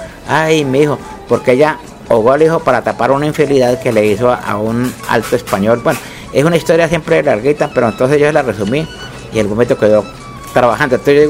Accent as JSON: {"language": "Spanish", "town": "Prado", "region": "Tolima", "country": "Colombia", "said": "Señorita, yo soy de Prado, Tolima, soy puro calentano."}